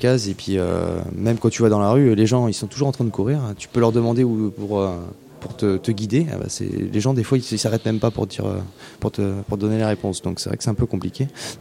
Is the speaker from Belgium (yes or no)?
no; La Pommeraye, Pays de la Loire, France; moved away as an adult; moi je suis originaire de la Pommeraye, du coup, donc j'ai fait toutes mes 18 premières années au lycée, au collège de la Pommeraye